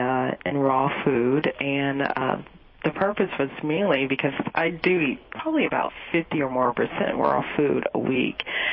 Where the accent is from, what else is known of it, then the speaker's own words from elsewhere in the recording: New Jersey, United States; You do, yes. I grew up in North New Jersey.